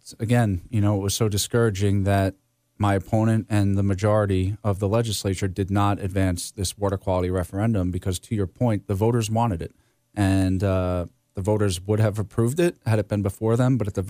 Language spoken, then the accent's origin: English; Sayville, New York, United States; I grew up in Sayville on the South Shore. The community doesn't have sewers.